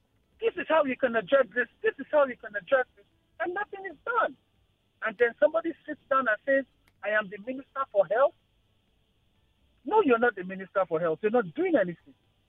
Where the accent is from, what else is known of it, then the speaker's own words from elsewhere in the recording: Apapa, Lagos, Nigeria; I grew up in Apapa. I went to the Apapa Primary Health Center as a child.